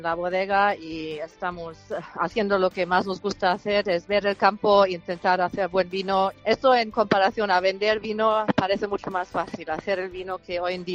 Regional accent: Germany; Spanish is a second language; como yo soy alemana

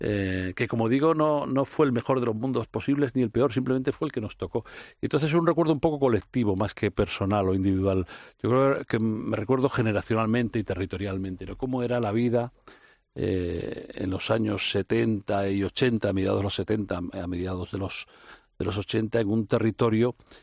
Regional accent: Castile, Spain; Y eso que, bueno, mi pueblo era un pueblo grande, donde tenía instituto incluso, que eso no es muy habitual en los pueblos de Castilla.

